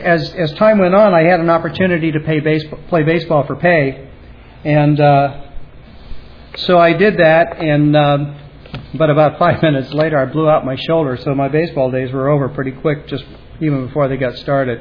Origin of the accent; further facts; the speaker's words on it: Denver, Colorado, United States; I was raised in Denver, Colorado, and I played baseball and I played music. Pretty much, you know, everybody in my neighborhood knew me as … the baseball player